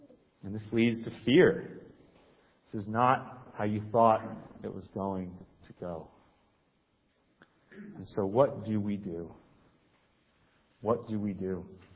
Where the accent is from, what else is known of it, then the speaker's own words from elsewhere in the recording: Maine, United States; I grew up in Maine, and so I did a little bit of hiking there as well.